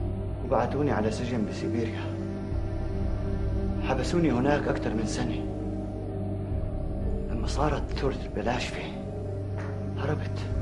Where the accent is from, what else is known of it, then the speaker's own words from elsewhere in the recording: Jerusalem, Palestine; أنا فلسطيني من القدس